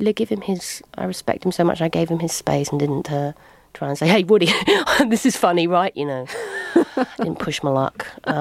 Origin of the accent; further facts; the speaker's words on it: United Kingdom; now in California, United States; hello, I'm British and I live in California right now.